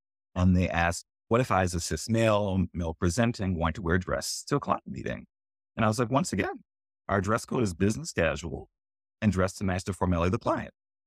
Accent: New Orleans, Louisiana, United States; now in California, United States; like I'm from New Orleans, living out in California.

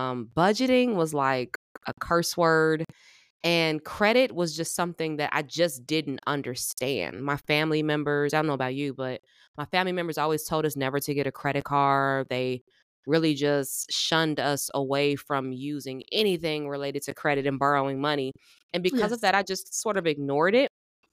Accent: Chicago, Illinois, United States; moved away as an adult; now in Fort Worth, United States; So born and raised in Chicago, but I just recently moved to Fort Worth, Texas, my fiance and I.

